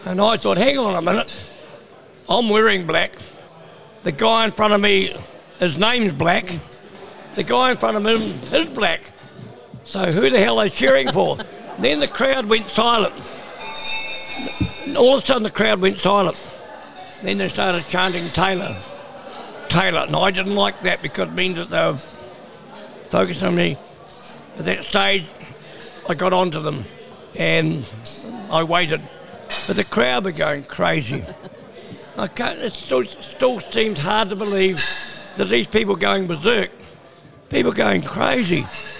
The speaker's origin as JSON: {"language": "English", "country": "New Zealand", "said": "just being a New Zealander, I was rapt that day that I was given a chance to have a day in the sun."}